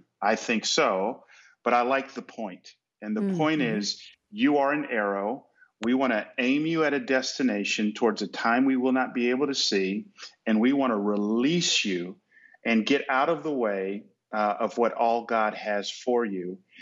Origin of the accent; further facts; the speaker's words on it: Atlanta, Georgia, United States; We grew up in Atlanta, and I'm a child of the 80s